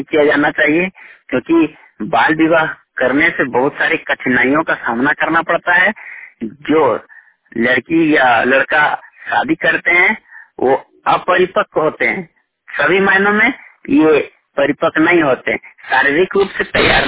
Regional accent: Jharkhand, India; मैं बोकारो जिला का रहने वाला हूँ।

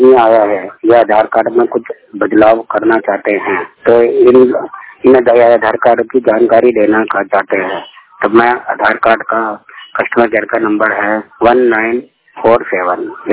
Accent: Delhi, India; मैं गणेश नगर दिल्ली का रहने वाला हूँ।

